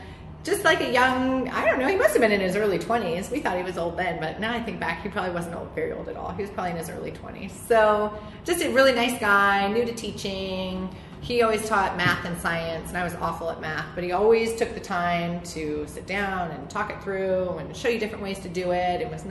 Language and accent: English; California, United States; I'm the oldest of four children, and we all were born and raised in California, but now half of us are living in Asia, and the other are living in America